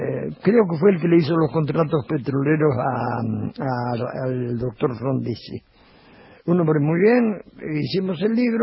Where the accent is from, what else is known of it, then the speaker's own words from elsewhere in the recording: Buenos Aires, Argentina; Yo soy porteño, nada menos